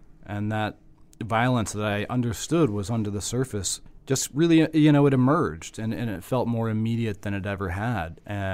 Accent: the South, United States; one of the differences growing up in the South, whether you're white or black, is that these problems that are getting more recognition on a wider scale

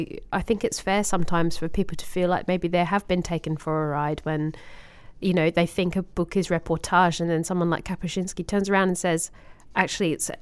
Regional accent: Australia; So I'm thinking of Songlines, particularly as an Australian.

